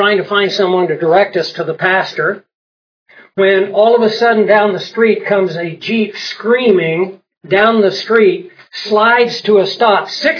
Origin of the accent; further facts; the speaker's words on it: Australia; I said, no, I'm from Australia.